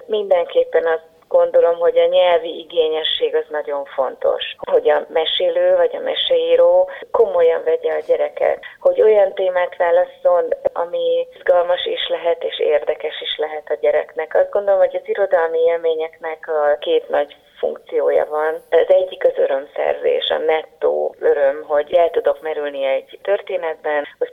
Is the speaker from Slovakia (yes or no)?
no; Zalaegerszeg, Zala, Hungary; also born or lived in Nagykanizsa, Hungary; Én Nagykanizsán születtem. Életem első 3 évében a családom ott is élt. Tehát az én életem úgy indult, hogy nagykanizsai leszek. Aztán végül mégsem úgy alakult, mert hogy a szüleim elköltöztek Zalaegerszegre.